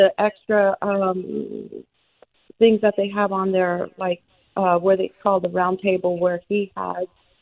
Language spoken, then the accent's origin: English; California, United States; Well, I'm from California.